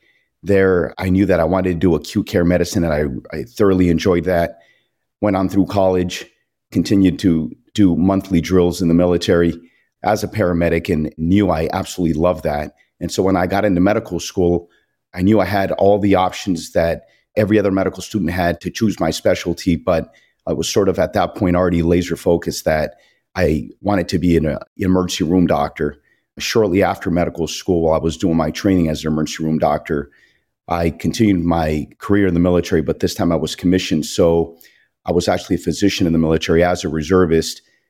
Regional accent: San Fernando Valley, California, United States; now in Santa Clarita, United States; I grew up in San Fernando Valley. I live now here in the Santa Clarita area

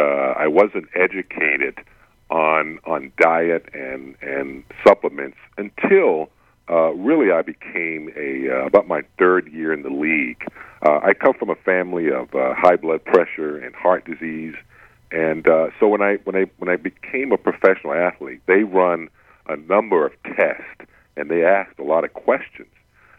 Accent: the South, United States; I come from the South where obesity and salt and sugar are really, really prominent.

